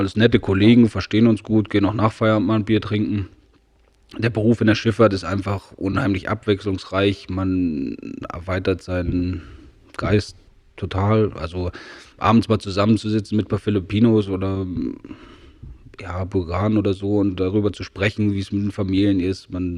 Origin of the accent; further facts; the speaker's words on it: Saxony, Germany; ich bin in Sachsen geboren, meine Lehre gemacht. Ja, habe früher Landmaschinen repariert. Ja, hat mich nicht ganz so mehr erfüllt und deswegen hat es mich dann nach Hamburg verschlagen.